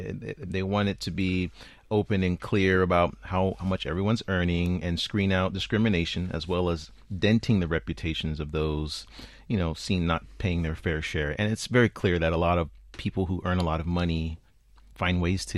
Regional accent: United States; as an American, this would not fly in my country.

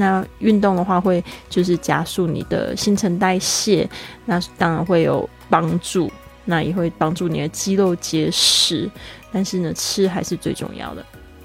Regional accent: Taiwan; 那我们身为台湾人，台湾小吃这个世界著名哦

